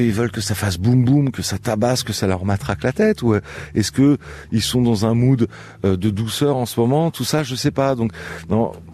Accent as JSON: {"language": "French", "country": "France", "said": "en tant que Français"}